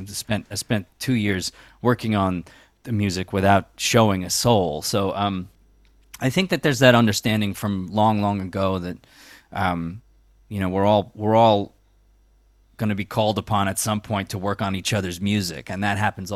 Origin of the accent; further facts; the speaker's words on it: Long Island, New York, United States; I grew up on Long Island. I moved to New York City in '96, Lower East Side, as soon as I got out of college